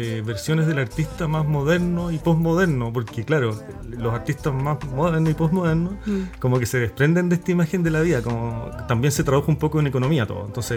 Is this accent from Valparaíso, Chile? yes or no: no; La Serena, Coquimbo, Chile; yo también lo vi, yo soy de La Serena y también hay harta gente que escribe